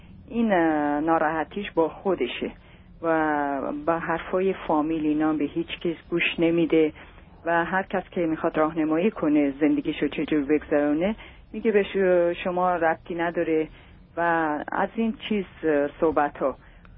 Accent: Iran; moved away as an adult; now in United States; از 7 سالش بود که از ایران خارج شدیم اومدیم به آمریکا. حدود 10 ساله تو آمریکا هستم

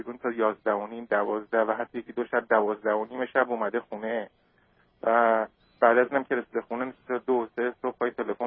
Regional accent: Iran; ما ایرانی هستیم

